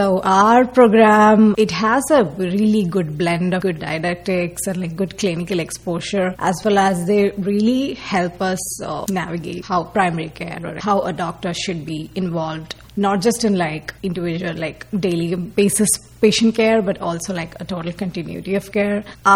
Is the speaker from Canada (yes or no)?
no; India; now in Milwaukee, United States; so I'm from India. I recently moved to Milwaukee to start my residency.